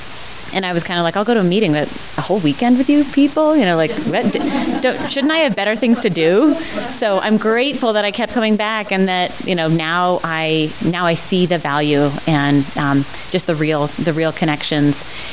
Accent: Louisville, United States; And I will just add that I am from Louisville, and I go to meetings in Boulder

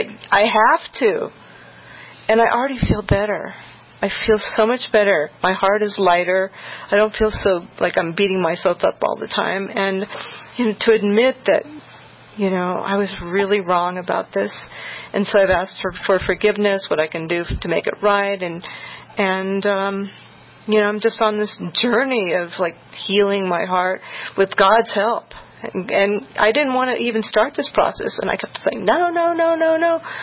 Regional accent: Longmont, Colorado, United States; I'm from Longmont.

